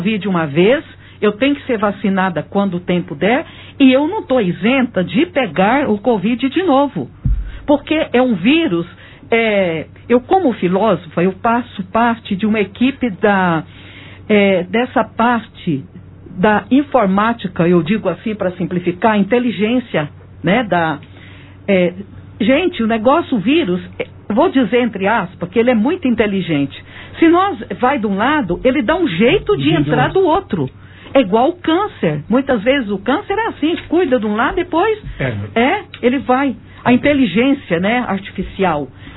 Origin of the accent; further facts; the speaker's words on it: Monte Alto, São Paulo, Brazil; eu sou de Monte Alto.